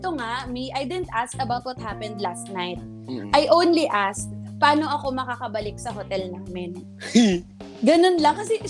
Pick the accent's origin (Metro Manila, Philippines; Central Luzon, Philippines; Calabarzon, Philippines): Metro Manila, Philippines; Manila; because Manilenya ako, pero fluent ako mag-Bisaya.